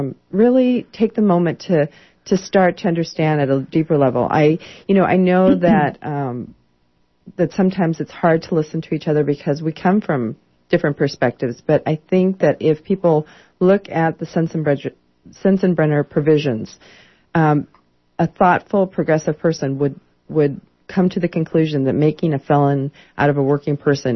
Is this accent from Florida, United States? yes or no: no; El Paso, Texas, United States; Well, actually, I'm from the border. I'm from El Paso.